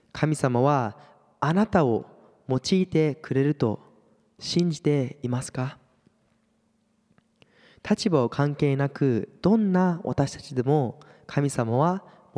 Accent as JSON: {"language": "Japanese", "country": "Canada", "tie": "born or raised there", "said": "まあ私がカナダで育ったこととか"}